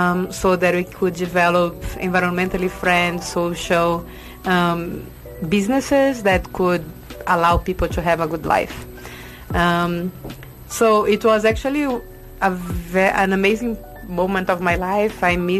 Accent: Brazil; I grew up in Brazil.

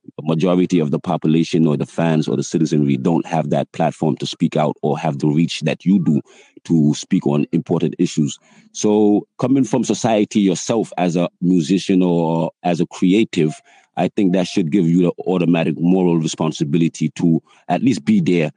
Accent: New York, United States; growing up in New York, I used to rap, but the context was different.

